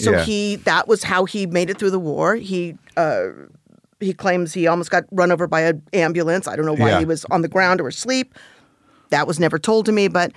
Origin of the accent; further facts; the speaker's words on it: Van Nuys, California, United States; I grew up in the Van Nuys. I grew up right down the, take the freeway back the way I came.